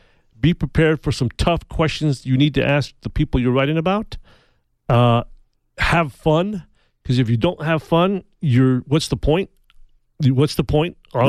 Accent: Santa Fe, New Mexico, United States; back when I grew up in Santa Fe, we've talked about that before

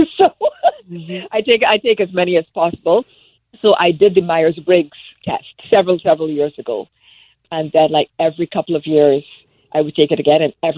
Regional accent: Barbados; now in United States; It actually became clearer to me once I moved from Barbados to the United States.

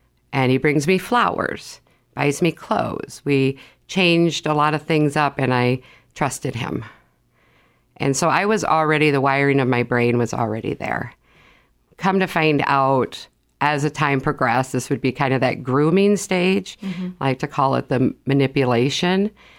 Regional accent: Sioux Falls, South Dakota, United States; So I'm from Sioux Falls. I was raised here. I went to a local Catholic high school, graduated.

